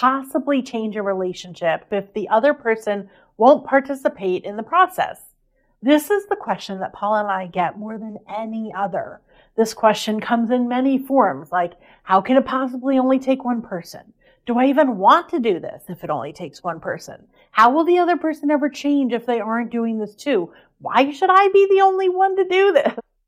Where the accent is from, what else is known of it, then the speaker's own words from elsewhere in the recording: New Jersey, United States; Back in my 20s, I was an accountant from New Jersey with no relationship skills at all.